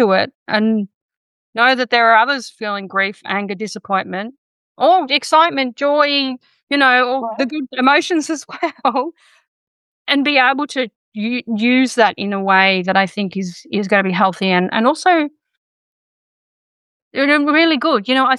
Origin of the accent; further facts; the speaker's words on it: Australia; from my perspective as an Australian, seeing what our country has done